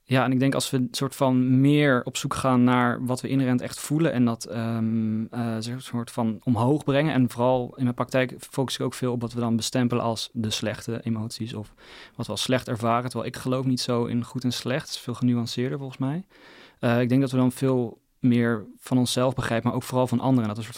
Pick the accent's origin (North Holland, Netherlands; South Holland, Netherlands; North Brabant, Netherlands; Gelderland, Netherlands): South Holland, Netherlands; Gouda; Toen ben ik zelf opgegroeid in Gouda in Utrecht.